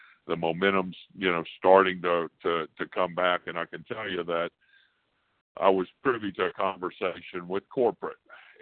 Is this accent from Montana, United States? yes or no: no; Austin, Texas, United States; and I'm from Austin, Texas, of course, so I'll use Dell Computer for an example.